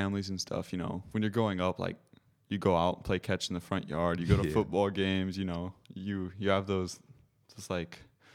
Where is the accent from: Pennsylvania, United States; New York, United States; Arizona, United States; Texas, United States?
Arizona, United States; Born and raised in Arizona.